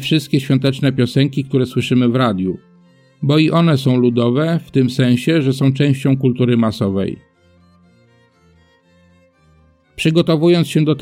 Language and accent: Polish; Wrocław, Lower Silesian Voivodeship, Poland; mieszkańcy mojego rodzinnego miasta, czyli Wrocławia